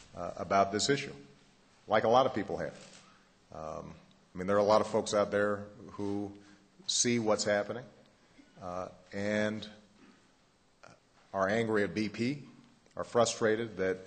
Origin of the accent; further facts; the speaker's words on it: Hawaii, United States; I grew up in Hawaii where the ocean is sacred.